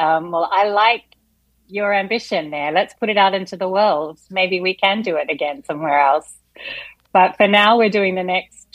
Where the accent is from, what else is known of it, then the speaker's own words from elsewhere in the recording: Australia; also born or lived in New Zealand / London; now in Los Angeles, United States; I grew up in Australia and studied there, but I've also worked in New Zealand. I lived in London for a little while. And then I moved to the US and to LA in particular about 12 years ago. And this is my home now